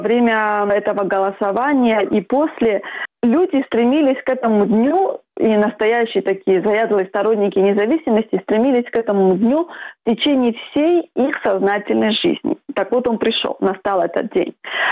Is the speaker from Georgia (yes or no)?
yes; Georgia; now in Barcelona, Spain; ты знаешь, что я из Грузии